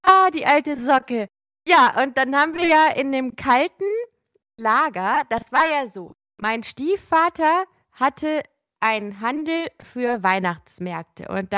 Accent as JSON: {"language": "German", "region": "Eifel", "country": "Germany", "tie": "born or raised there", "said": "da waren wir also in dem Haus in der Eifel, wo ich aufgewachsen bin, und da war ein mysteriöser Lichtschalter im Spielzimmer."}